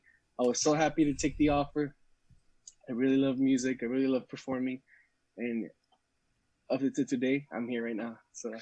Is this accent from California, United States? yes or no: yes; Calexico, California, United States; I'm from Calexico, California.